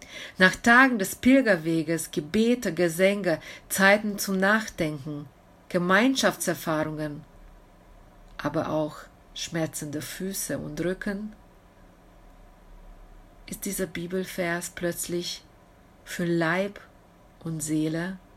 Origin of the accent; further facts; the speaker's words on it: Arad, Arad County, Romania; now in Germany; vergoldete Worte, die auf dem Rathaus von meiner Heimatstadt Arad, Rumänien zu sehen sind